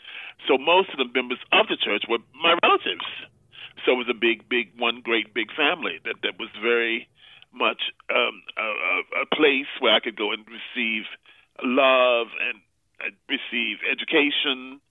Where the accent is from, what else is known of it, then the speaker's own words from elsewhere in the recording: the South, United States; Wonderful, very important to a young man growing up in the South.